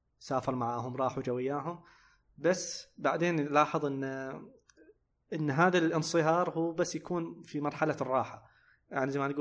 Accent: Saudi Arabia; حتى أنا دائما استخدم هذه النكتة إن احنا كسعوديين ما عرفنا بعض إلا في الابتعاث

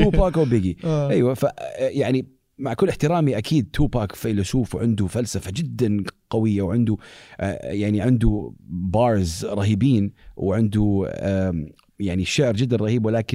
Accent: Saudi Arabia; أنت من فين بتكلمنا, بقول له من السعودية

